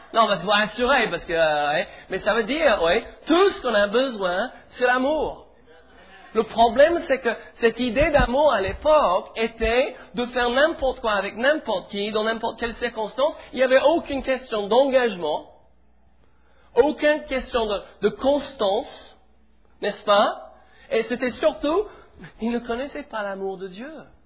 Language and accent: French; England, United Kingdom; French is a second language; Je n'ai pas un accent niçois, au moins pas pour les niçois. Je suis d'Angleterre.